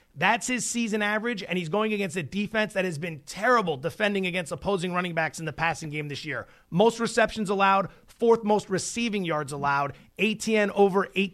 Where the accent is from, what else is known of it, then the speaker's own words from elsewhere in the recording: Allentown, Pennsylvania, United States; I grew up in Allentown, Pennsylvania. It's almost dead smack in the middle of Philadelphia and New York.